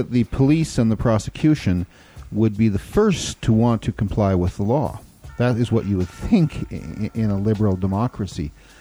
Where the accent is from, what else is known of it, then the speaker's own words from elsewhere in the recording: Alberta, Canada; I'm an Albertan. I was born and grew up in Alberta, but it is certainly a place very unlike British Columbia.